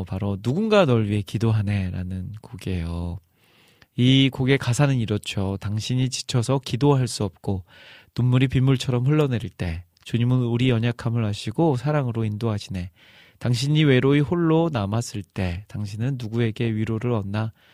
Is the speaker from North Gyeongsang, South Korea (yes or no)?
no; Iksan, North Jeolla, South Korea; 저희 고향교회, 익산 팔봉교회라는 교회, 저는 어릴 적부터 이제 태어날 때부터 그 교회에서 자라왔는데